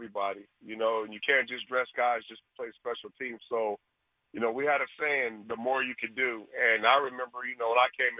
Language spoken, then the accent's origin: English; Los Angeles, California, United States; L.A. bred, man, young kid growing up in Southern Cal